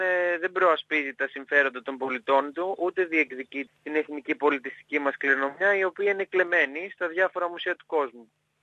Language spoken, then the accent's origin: Greek; Vartholomio, Western Greece, Greece; είναι από την περιοχή που κατάγομαι και εγώ, από το Βαρθολομιό Ηλία, στην Πελοπόννησο